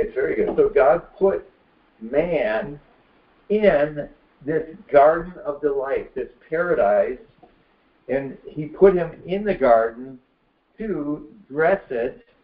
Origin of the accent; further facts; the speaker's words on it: Detroit, Michigan, United States; we came from Detroit, and Detroit was, you know, had labor friction when we were growing up between the UAW and the automakers